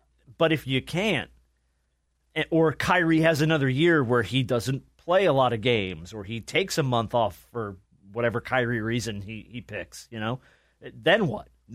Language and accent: English; New Jersey, United States; You know what? I grew up in New Jersey.